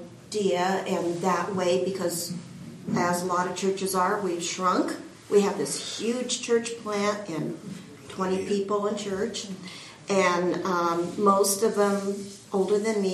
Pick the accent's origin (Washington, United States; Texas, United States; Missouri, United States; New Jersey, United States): Washington, United States; Quincy; And I am from Quincy, Washington, and I'm a retired from Ephrata, Washington, in two churches